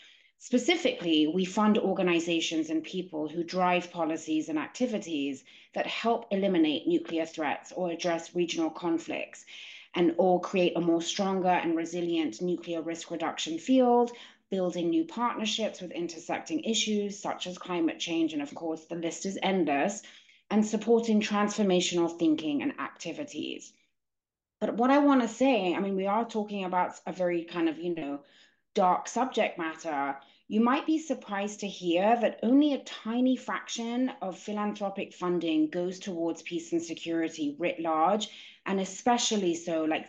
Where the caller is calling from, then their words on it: Washington, District of Columbia, United States; I'm the director of programs at Plowshares, and I'm calling in from Washington, D.C.